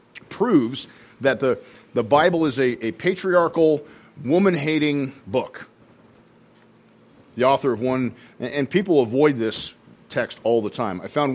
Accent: Boulder, Colorado, United States; I was raised in Boulder Public Schools

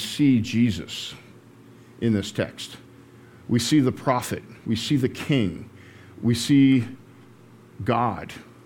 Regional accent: Boulder, Colorado, United States; You guys know I was raised in Boulder public schools, right?

